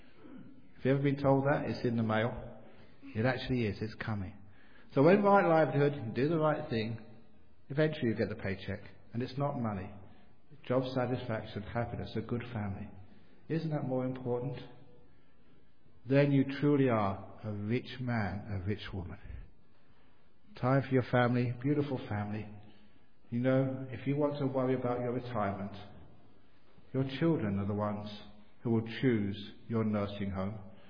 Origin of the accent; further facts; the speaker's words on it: Perth, Western Australia, Australia; Some years ago, there was an Italian Catholic married a Thai Buddhist in my hometown of Perth.